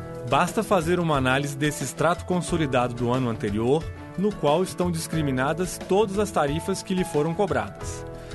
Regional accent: Minas Gerais, Brazil; como bom mineiro, que gosta sempre de comparar preços

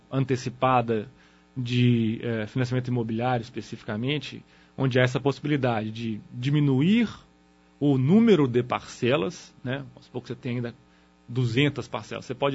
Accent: Minas Gerais, Brazil; eu sou mineiro, né? Quer dizer, um pouco mais tradicional, desconfiado.

